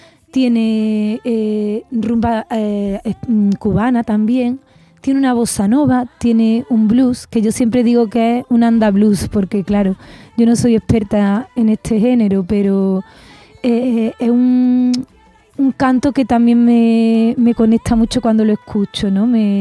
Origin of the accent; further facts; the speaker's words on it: Puente Genil, Andalusia, Spain; also born or lived in Huelva / Granada / Seville; cuando ya yo salí de Puente Genil, fue cuando empecé a aficionarme, porque eso, pues tuve la suerte de que la vida me llevara, mira, a la Sierra de Huelva, después a Granada, después a Sevilla.